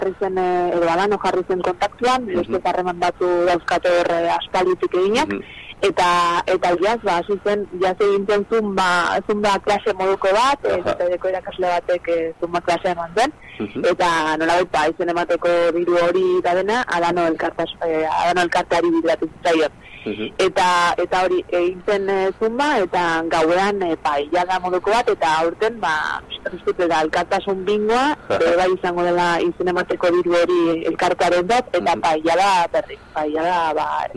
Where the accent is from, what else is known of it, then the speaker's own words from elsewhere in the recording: Luzaide, Navarre, Spain; Luzaide ja berez nik oso ondo salduko dut, baina nire herria baita